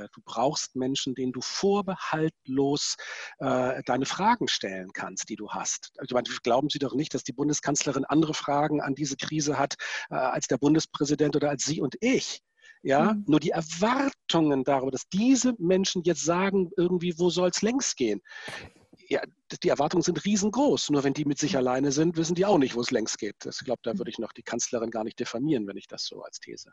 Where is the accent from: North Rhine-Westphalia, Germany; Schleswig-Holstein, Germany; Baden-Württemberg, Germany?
Schleswig-Holstein, Germany; Itzehoe; weil ich mit 14 einen Pastor in Itzehoe, da wo ich herkomme, kennengelernt habe